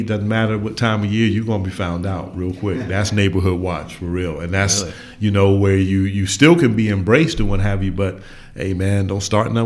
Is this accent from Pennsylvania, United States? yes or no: yes; Philadelphia, Pennsylvania, United States; More so North area, Philly and Mount Airy, Germantown, G-Town, as we say.